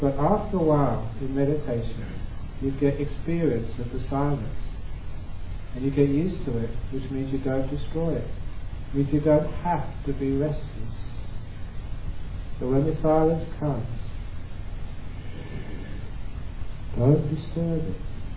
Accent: London, United Kingdom; Because growing up in London, there was always some light from somewhere.

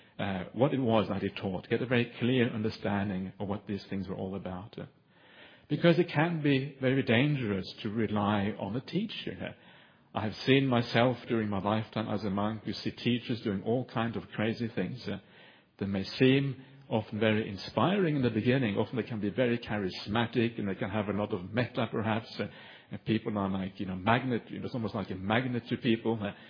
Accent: Norway; English is a second language; When it goes to Norway, which happens to be my home country, it should be taught in Norwegian.

